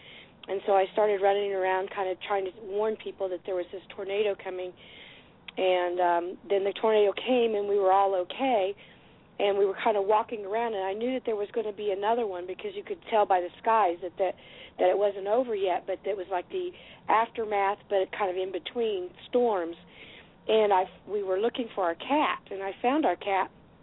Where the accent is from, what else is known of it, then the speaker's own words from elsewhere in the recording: Oklahoma, United States; I'm originally from Oklahoma, so I'm very accustomed to watching the skies for tornadoes. We have lots of tornadoes there.